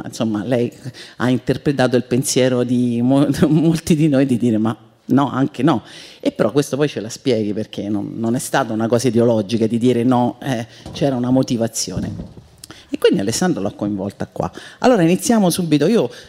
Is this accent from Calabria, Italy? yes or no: no; Rome, Lazio, Italy; Sono romana e ho con la radio un rapporto molto particolare